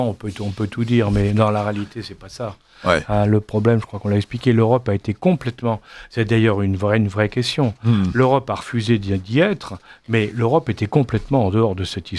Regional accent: France; moi, je suis français.

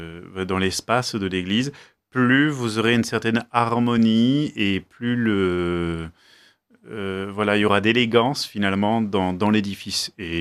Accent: Munster, Grand Est, France; now in Besançon, France; moi, je viens d'Alsace, donc c'est juste un peu au nord, à 1h30 de route, village de Münster exactement. Et cela fait 10 ans que je suis sur place à Besançon

